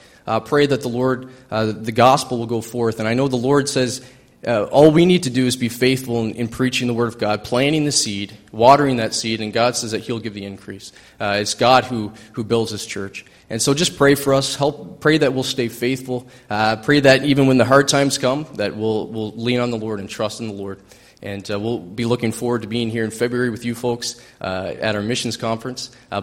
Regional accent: New Brunswick, Canada; We both grew up in Christian homes, solid Christian parents, so I'm thankful for that. I grew up in New Brunswick myself.

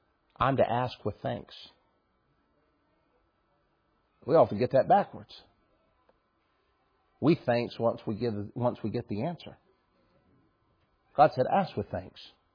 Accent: United States; I'm an American, and of all the freedoms and experiences I get

